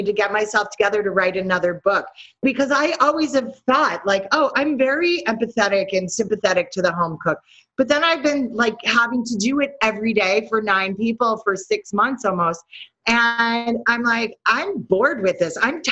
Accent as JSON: {"language": "English", "town": "New York City", "region": "New York", "country": "United States", "said": "because I am from New York City. I'm a professional chef."}